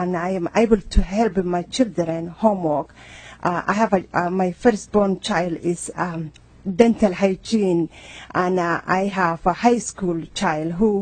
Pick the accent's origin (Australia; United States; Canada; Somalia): Somalia; English is a second language; moved away; I come from Somalia 22 years ago with no English and little math.